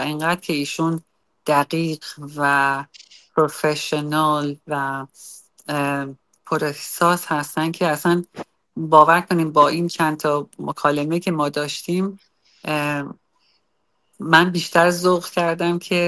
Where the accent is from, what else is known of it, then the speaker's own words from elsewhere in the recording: Iran; کاش کی میشد که نزدیکتر بودیم، که وطنم بودم، تو ایران بودم